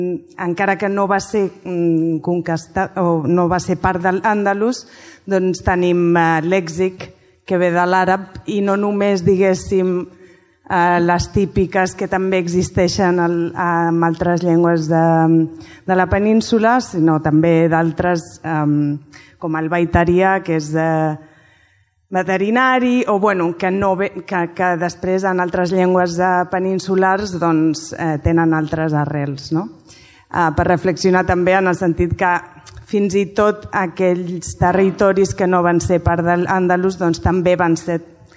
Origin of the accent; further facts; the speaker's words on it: Basque Country, Spain; com a basca i arabista doncs